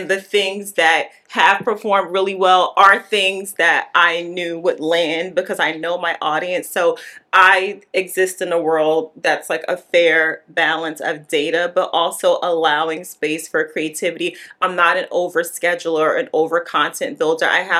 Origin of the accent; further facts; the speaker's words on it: Newark, New Jersey, United States; always people don't realize I'm from Newark, New Jersey, and I love that for me